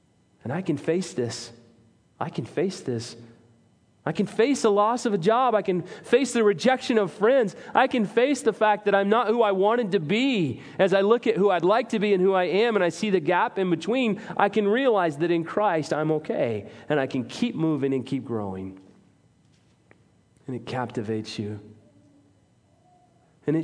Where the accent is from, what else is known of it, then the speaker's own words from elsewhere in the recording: Salina, Kansas, United States; also born or lived in Texas; We grew up in Salina, Kansas. Every summer was in Texas. I'm going to go ahead and claim that again, until junior high when I moved there.